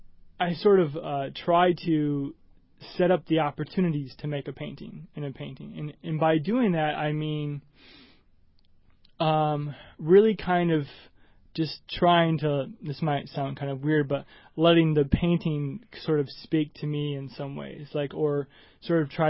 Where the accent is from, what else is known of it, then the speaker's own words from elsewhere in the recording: Sterling, Illinois, United States; No, originally I'm from Illinois, from a really small town, Sterling, Illinois. And then I spent my BFA in DeKalb, Illinois.